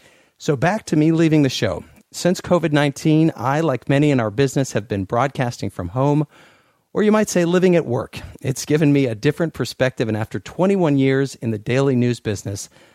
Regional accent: Urbana, Illinois, United States; started in public radio when I was 9 years old, working on a show for kids called Treehouse Radio in my hometown of Urbana, Illinois

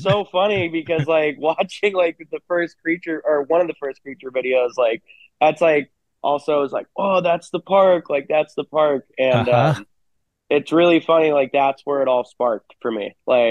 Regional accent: Hermosa Beach, California, United States; So we grew up in Hermosa Beach, and my dad never really my family never really pushed it on me too much.

